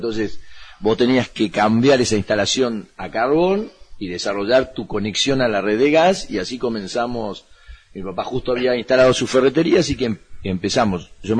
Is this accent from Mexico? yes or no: no; Río Gallegos, Santa Cruz, Argentina; born there; Y en el año 1961 nací yo acá en Río Gallegos.